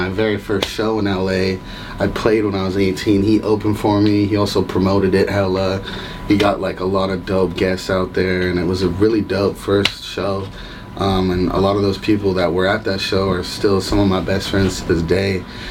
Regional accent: Vancouver, British Columbia, Canada; now in Las Vegas, United States; I'm from Vancouver, Canada.

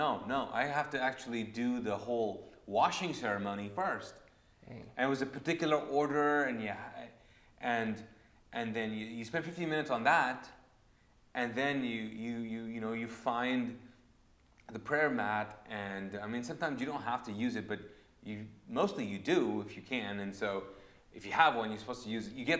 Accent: Kuwait; For me, I grew up a Sunni Muslim in Kuwait, but I'm actually Pakistani.

